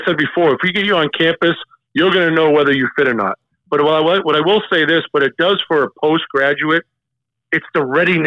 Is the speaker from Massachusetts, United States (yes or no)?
yes; Natick, Massachusetts, United States; And I'm like I said, I'm from Massachusetts, Natick, Massachusetts, and yeah, we'll go. You know, the family will go down and to the North End and get great Italian food